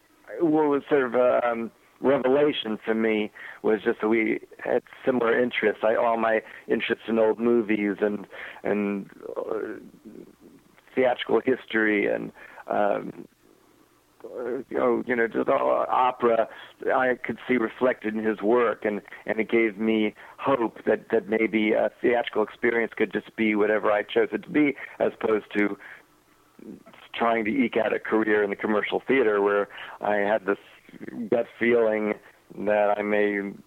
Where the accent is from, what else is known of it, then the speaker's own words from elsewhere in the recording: New York City, New York, United States; Well, you know, I grew up in New York City